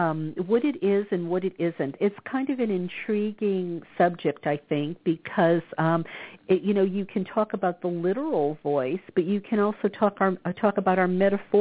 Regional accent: the South, United States; When I grew up in the South, we were told women don't get angry.

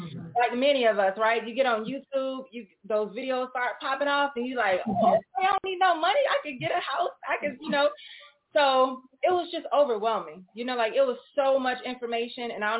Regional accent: the South, United States; I'm from the South, so hey, y'all.

